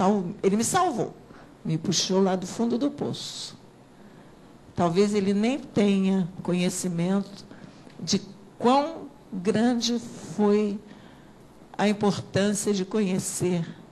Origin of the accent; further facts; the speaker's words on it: Niterói, Rio de Janeiro, Brazil; É um prazer muito grande para mim me deslocar de Niterói, da minha terra